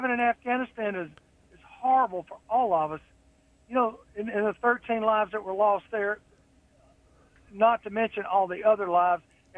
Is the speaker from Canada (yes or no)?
no; Alabama, United States; I thought I had growing up in Alabama, but D.C.'s a whole new level of racism.